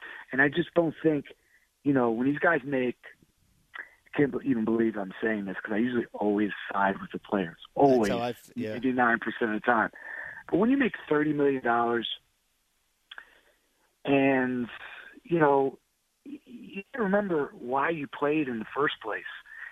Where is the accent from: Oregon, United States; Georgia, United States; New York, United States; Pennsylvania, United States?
New York, United States; Bronx; So I grew up in the 70s and 80s. In the South Bronx.